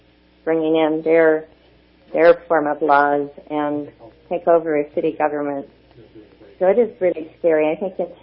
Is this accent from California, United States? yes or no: no; Idaho, United States; I'm originally from Idaho and a town close to Idaho Falls, where I graduated from Twin Falls